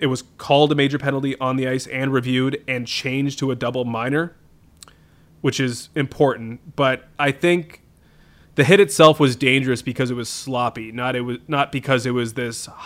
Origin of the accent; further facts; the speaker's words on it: Canada; As a Canadian hockey fan, I'm already bracing for his presence inside the United States net at the Beijing Olympics.